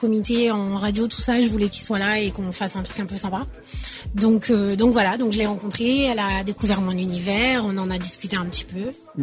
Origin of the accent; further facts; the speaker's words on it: Senegal; Ouais, je suis sénégalaise française.